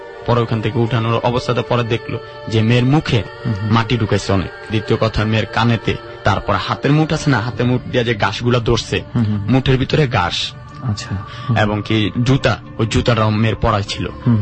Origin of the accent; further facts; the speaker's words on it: Comilla, Chittagong Division, Bangladesh; আমার গ্রামের বাড়ি কুমিল্লা